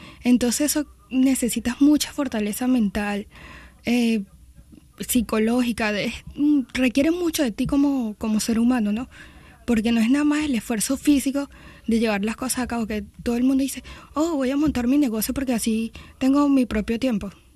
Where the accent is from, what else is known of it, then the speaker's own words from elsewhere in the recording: Venezuela; por el lugar de donde vengo, ¿no? En Venezuela nos encanta emprender.